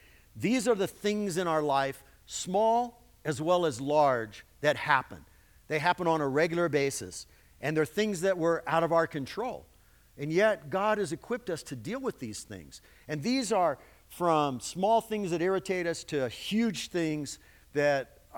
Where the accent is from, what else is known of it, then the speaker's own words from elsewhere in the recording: Texas, United States; now in California, United States; I'm from Texas, but I tell you, California driving is a whole different thing.